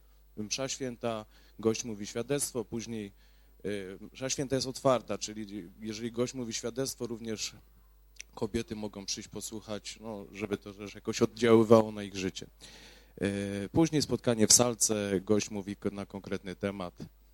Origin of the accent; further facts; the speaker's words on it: Nysa, Opole Voivodeship, Poland; pochodzę z Nysy.